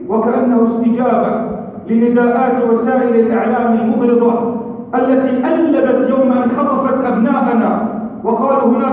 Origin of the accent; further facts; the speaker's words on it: Lebanon; ما جرى في بلدتنا يجعلنا نرفع شعار تحذير وصيحة نذير في لبنان